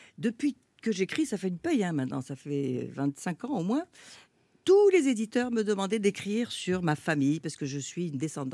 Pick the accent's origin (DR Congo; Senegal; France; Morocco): France; born there; moi je suis née en France, je suis fille d'émigrés, on était très pauvres.